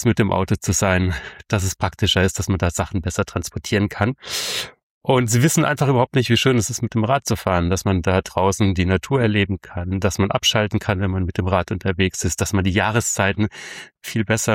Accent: Rhineland-Palatinate, Germany; Ich komme aus der Südpfalz, unweit von Speyer und Straßburg.

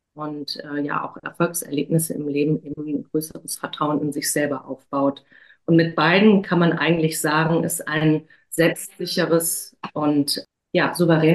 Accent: Cologne, North Rhine-Westphalia, Germany; now in Hamburg, Germany; Und dann bin ich 2005 von Köln, meiner Heimatstadt, nach Hamburg gezogen.

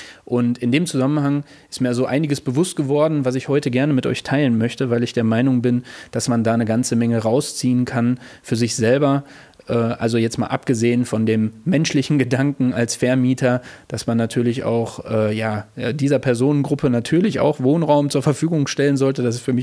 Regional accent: Hagen, North Rhine-Westphalia, Germany; wir kommen ja hier aus Hagen und hier bei uns in Nordrhein-Westfalen

